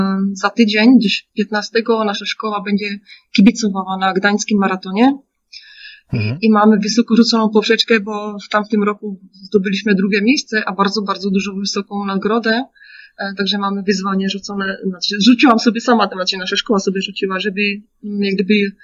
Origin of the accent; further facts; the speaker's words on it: South Moravian Region, Czechia; Polish is a second language; ja pochodzę z południowych Moraw, na granicy z Austrią się urodziłam i to jest rejon wina.